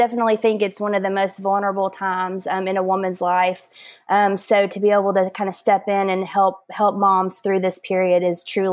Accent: Nashville, Tennessee, United States; I'm a born and raised native Nashvillian, and I grew up here in the Nashville area. I went to college at the University of Tennessee in Knoxville

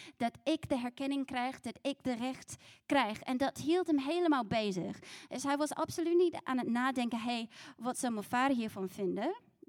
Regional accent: Christchurch, Canterbury, New Zealand; ik groeide zelf op in Christchurch, New Zealand, in een heel gehecht gezin.

